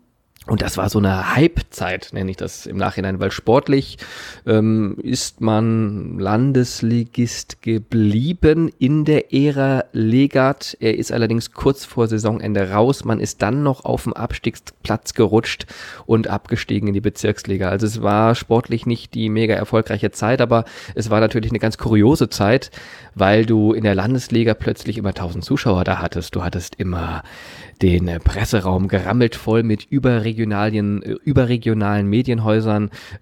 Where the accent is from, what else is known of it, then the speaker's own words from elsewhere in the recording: Remscheid, North Rhine-Westphalia, Germany; born there; Ich bin in Remscheid geboren, da gehört das dazu